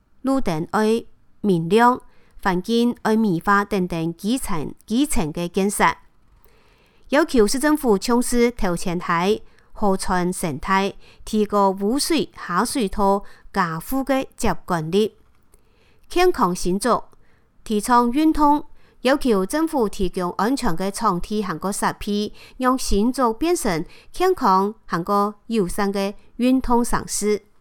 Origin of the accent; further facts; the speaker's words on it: Hsinchu, Hsinchu City, Taiwan; 我是新竹人